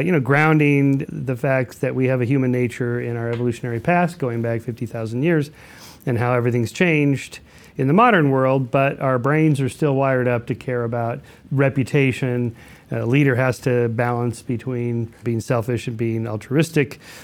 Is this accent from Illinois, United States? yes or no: no; California, United States; like by trying to navigate the New York subway system as a Californian who only ever drives anywhere.